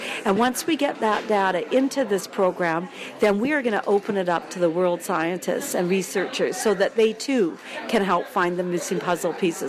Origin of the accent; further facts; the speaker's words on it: Canada; as a Canadian